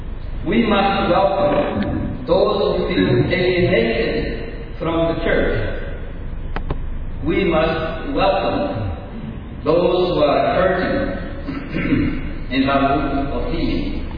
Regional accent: Bahia, Brazil; That is part of the coat of arms from my home state of Bahia

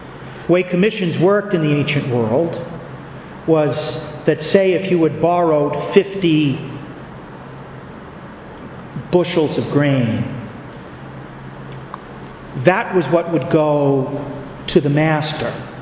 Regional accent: New England, United States; I come from New England, where we have the best football team in the country.

